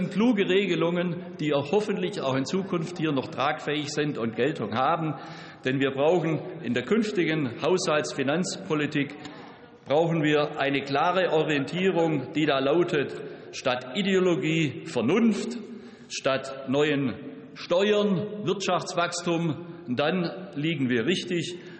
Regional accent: Baden-Württemberg, Germany; Mein Heimatland, ja, Baden-Württemberg hat es.

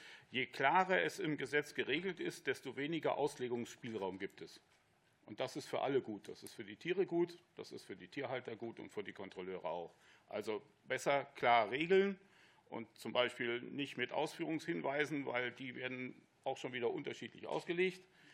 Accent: Hesse, Germany; now in Braunschweig, Germany; Ich komme gebürtig aus Oberhessen, 1000 mm Regen. Wir hatten Schweine auf Stroh.

